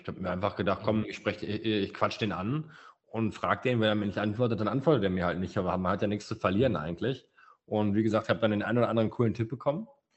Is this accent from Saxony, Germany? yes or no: no; Hamm, North Rhine-Westphalia, Germany; ich bin 27 Jahre jung, ich komme aus Hamm, das ist ein kleines Städtchen, so klein ist es gar nicht, mit 180.000 Einwohnern, aber neben Dortmund und Münster.